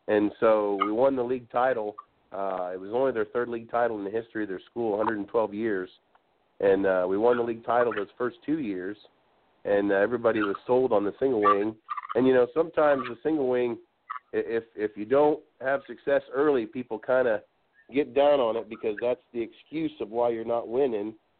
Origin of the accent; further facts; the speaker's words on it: Kansas, United States; And I'm originally from Kansas, and a job opened up in a small school out here in southeast Kansas